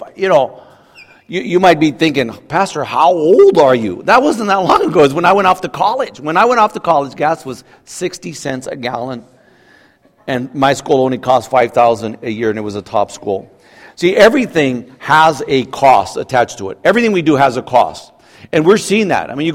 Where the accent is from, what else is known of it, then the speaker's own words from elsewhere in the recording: United States; As an American, it's easy to think, well, wait a minute, there's no cost in following Jesus.